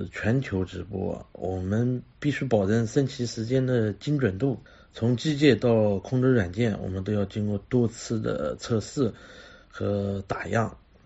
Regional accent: China; 作为中国人，听着国歌，看着五星红旗冉冉升起

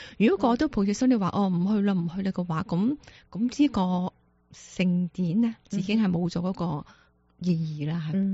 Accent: China; now in Seattle, United States; 我哋中国人

